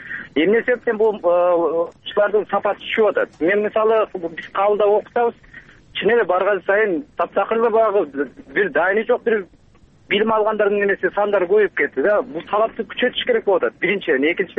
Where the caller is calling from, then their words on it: Bishkek, Kyrgyzstan; Мен Бишкектен болом